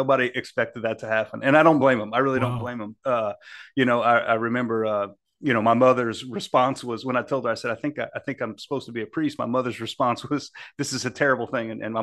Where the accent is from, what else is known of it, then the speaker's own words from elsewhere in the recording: Louisiana, United States; As it turns out, I'm from South Louisiana. I live and work here now. Most Jesuits live and work in places other than where they grew up. But I grew up about 2.5 hours away from where I live now.